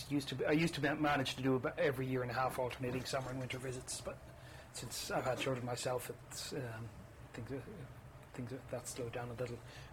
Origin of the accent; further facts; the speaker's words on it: Dublin, Leinster, Ireland; we lived in Dublin all my childhood, and I even right through when I went to college, I got my primary degree in Dublin